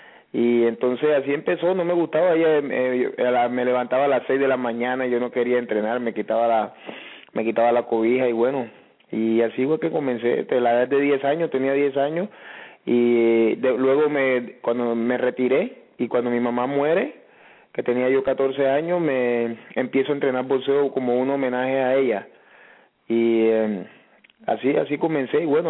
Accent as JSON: {"language": "Spanish", "region": "Antioquia", "country": "Colombia", "said": "yo vengo del Urabá antioqueño."}